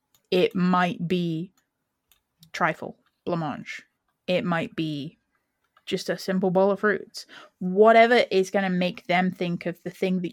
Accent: England, United Kingdom; Because I am English. And that's not to say I've never had ratatouille. That's just that my cultural mindset is roast dinner.

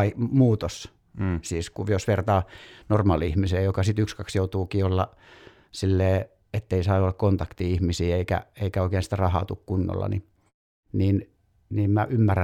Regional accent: Hamina, Kymenlaakso, Finland; Haminasta. Joo. Sellaisesta pikkukylästä kuin Neuvoton.

